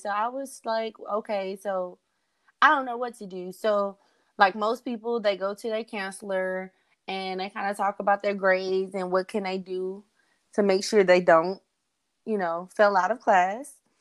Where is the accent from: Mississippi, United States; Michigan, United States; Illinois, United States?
Mississippi, United States; Jackson; now in Richmond, United States; I am from Jackson, Mississippi. Whoop, whoop. I currently reside in the outskirts of Houston and Richmond, Texas.